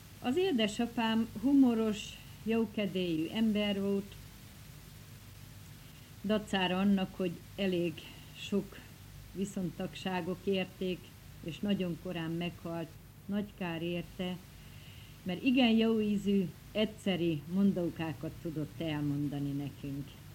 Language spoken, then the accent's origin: Hungarian; Streda nad Bodrogom, Košice Region, Slovakia; január 8-án születtem, Bodrog Szerdahelyen … Én itt laktam ugyan Szerdahelyen, de szüleim Sárospatakon laktak.